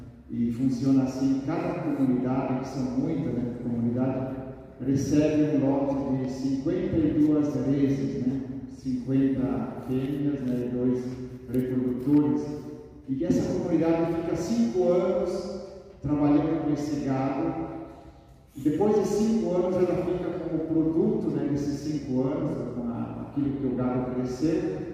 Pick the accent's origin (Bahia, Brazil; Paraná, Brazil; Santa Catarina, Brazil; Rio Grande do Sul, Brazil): Rio Grande do Sul, Brazil; also born or lived in South Korea / São Paulo, Brazil; sou brasileiro, gaúcho, missionário da Consolata.